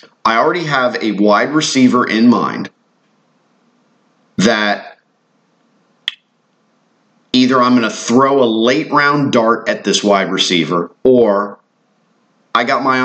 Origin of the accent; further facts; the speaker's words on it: Treasure Island, Florida, United States; You know, my favorite mini golf course growing up in Treasure Island is now a condo or an apartment building or something.